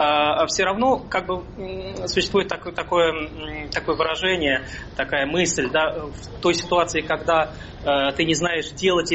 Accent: Saint Petersburg, Russia; now in Germany; в моем родном городе Петербурге

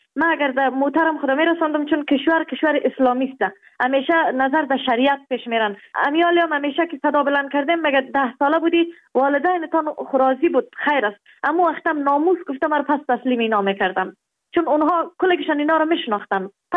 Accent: Kabul, Afghanistan; also born or lived in Baghlan; در افغانستان در ولایت بغلان در دنیا آمدیم. جاغری بود، از اونجا آمدیم کابل. 6 ساله بودم، مکتب شامل شدم

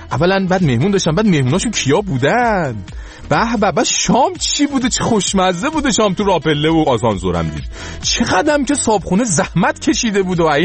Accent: Iran; ما ایرانیم آقا

